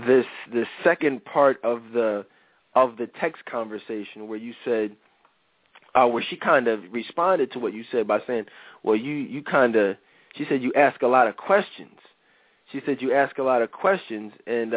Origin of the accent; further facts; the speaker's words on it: Philadelphia, Pennsylvania, United States; We're from Philly, guys. Marv and I are both live in Philly.